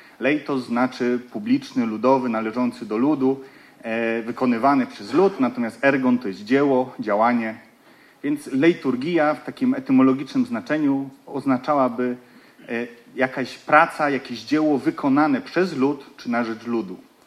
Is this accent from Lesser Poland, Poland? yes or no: yes; Lesser Poland, Poland; Ja również jestem z Podhala. Aczkolwiek jest w tym pewna różnica, ponieważ Wojtek jest z mizernej, z wioski, a ja jestem z miasta.